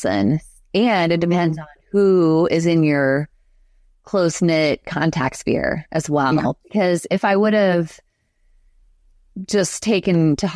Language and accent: English; Illinois, United States; And for me, I grew up in Illinois